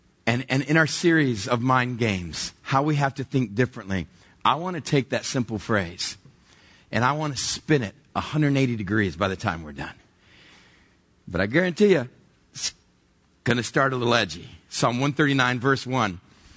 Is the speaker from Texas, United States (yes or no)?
yes; Texas, United States; the very cultic Christian churches I grew up in South Texas.